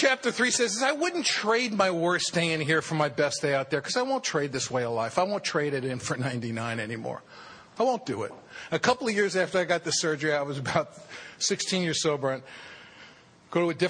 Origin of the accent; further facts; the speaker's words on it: New York City, New York, United States; And I didn't want to be an alcoholic growing up in the Bronx.